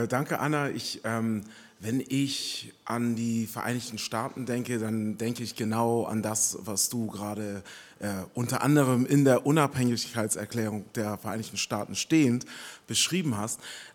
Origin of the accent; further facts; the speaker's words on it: Germany; born there; ich bin in den 80ern in Deutschland geboren